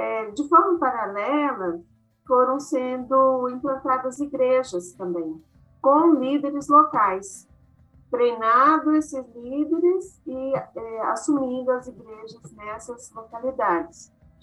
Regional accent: Rio de Janeiro, Brazil; eu vim do Rio de Janeiro para uma região de Minas Gerais, que é Vale do Rio Doce, Jequitinhonha, uma região central de Minas, para trabalhar num projeto social numa missão de origem holandesa.

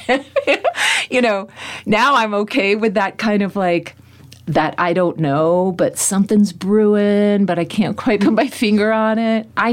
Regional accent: Fairfax, Virginia, United States; Because, like, growing up in Fairfax, Virginia, around D.C., I was like, oh, God, none of this, like, is for me.

